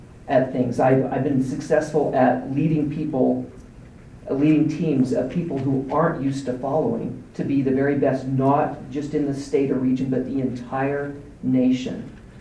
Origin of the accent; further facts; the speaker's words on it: Oklahoma, United States; I'm from Oklahoma, but I've lived here 20 years and 2 months.